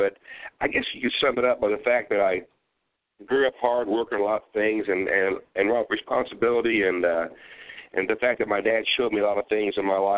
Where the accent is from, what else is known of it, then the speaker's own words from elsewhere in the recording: Ohio, United States; Well, I mentioned I grew up on a big farm in southwestern Ohio, and I was the oldest of six kids.